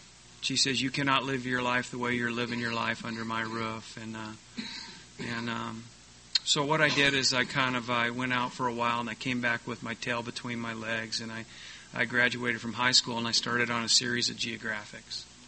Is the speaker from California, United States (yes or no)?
yes; San Diego, California, United States; as a kid growing up in Ocean Beach in the 70s.